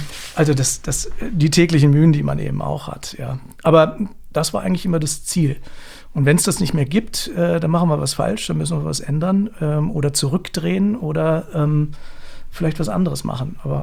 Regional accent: Hanover, Lower Saxony, Germany; Ich komme aus Hannover.

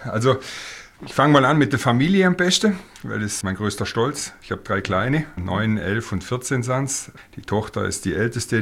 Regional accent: Lindau, Bavaria, Germany; moved away as an adult; Ich komme vom Bodensee, aus Lindau. Und zwar schwer damals wegzuziehen

